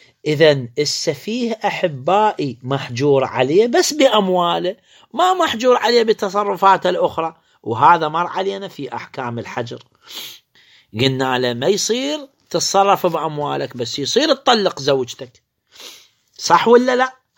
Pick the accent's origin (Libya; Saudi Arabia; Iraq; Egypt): Iraq; هذا يبيعوا بخمسمائة دينار عندنا بالعراق، يعني مو غالي.